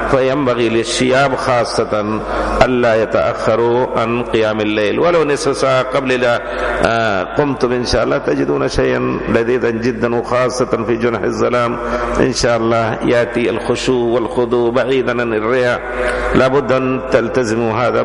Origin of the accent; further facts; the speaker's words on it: India; Arabic is a second language; لكن بتجربتي وأنا هندي